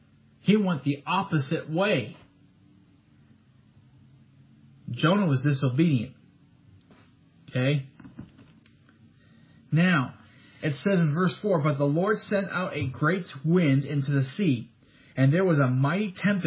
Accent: Chicago, Illinois, United States; someone who comes from Chicago, from the land of Lincoln, Illinois. Okay, that's where I was born. I was born in Illinois.

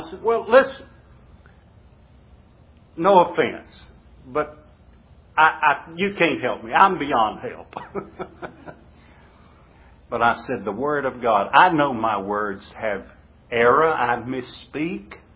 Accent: the South, United States; accent: southern; What my southern accent with my limited vocabulary, there's no real power in my words.

